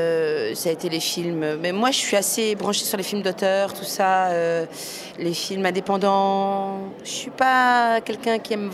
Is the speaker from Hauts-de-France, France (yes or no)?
yes; Hauts-de-France, France; que je disais que j'étais du Nord